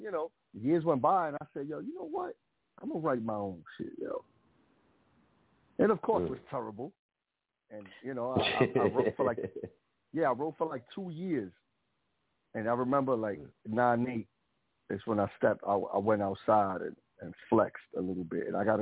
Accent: Bronx, New York, United States; Look where I live at. I'm from the Bronx. All the elements are around me.

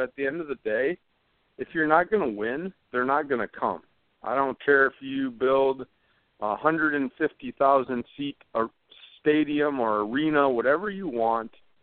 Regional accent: Green Bay, Wisconsin, United States; now in Pittsburgh, United States; maybe I'm impartial because I'm from Green Bay and I live in Pittsburgh area, and those are the only games in town.

